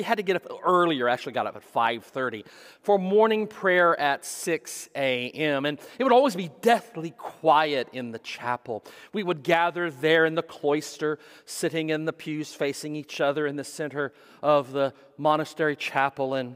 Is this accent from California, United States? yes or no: no; Texas, United States; because both Eldridge and I were from Texas, and they all loved to hear us say the word microwave as a Texan.